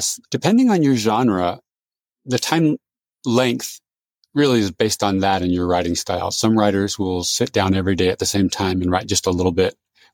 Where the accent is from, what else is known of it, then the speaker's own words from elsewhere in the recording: California, United States; I grew up in Silicon Valley, which is a very cosmopolitan place.